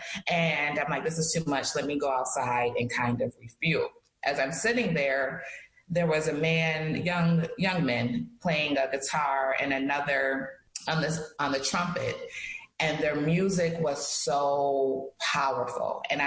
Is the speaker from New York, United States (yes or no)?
yes; Rochester, New York, United States; Because I'm from Rochester, New York, and we don't play around.